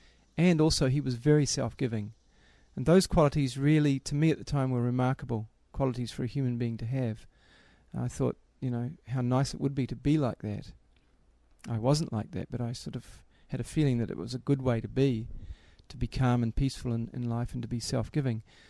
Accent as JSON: {"language": "English", "country": "New Zealand", "said": "I'm from New Zealand. I'm a member of the Sri Chinmoy Centre in Auckland, and I'm 47 years old. I've been a member of the Sri Chinmoy Centre since 1984."}